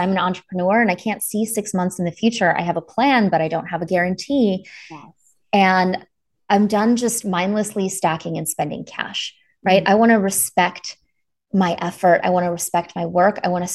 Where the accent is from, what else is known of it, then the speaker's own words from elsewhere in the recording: Wisconsin, United States; also born or lived in East Coast; now in Kansas City, United States; I'm in Kansas City. So I'm in the Midwest. I actually grew up in northern Wisconsin, but wow. I've been here since 2005.